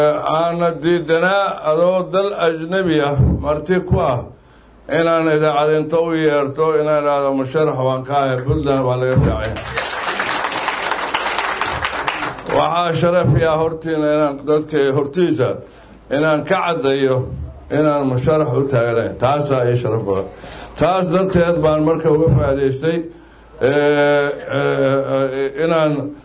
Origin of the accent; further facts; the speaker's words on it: Qardho, Bari, Somalia; born there; inaan maanta lagu soo dhaweeyo magaalada qardho oo run ahaantii waxay noqonaysaa taariikh lama ilaawana sababtoo ah waa meeshii aan ku dhashay ee dugsi qur-aanka aan ka galay qardho sidaba taariikh badan bay leedahay waa magaalo qadiimi ah